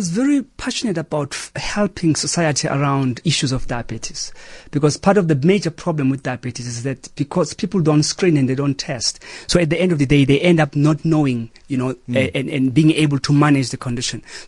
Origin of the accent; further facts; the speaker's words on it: South Africa; It's pure public health and me as a South African wanting to contribute.